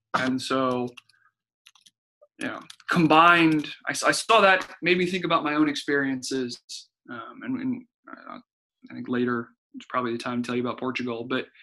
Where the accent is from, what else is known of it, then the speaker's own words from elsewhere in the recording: Indianapolis, Indiana, United States; Indianapolis, where Kurt Vonnegut's from, right? Like, he's the dean of literature coming out of of my hometown